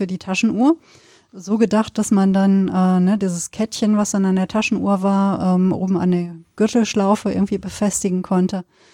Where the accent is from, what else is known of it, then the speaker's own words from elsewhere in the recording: Bührhausen, Germany; Und es ist aber auch so, ne, Bührhausen, das Dorf, wo ich aufgewachsen bin, es gab ja auch keine Möglichkeit, irgendwas auszugeben.